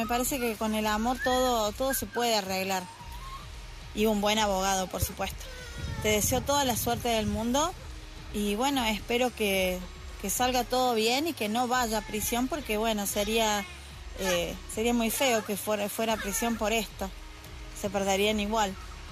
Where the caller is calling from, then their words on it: Argentina; desde Argentina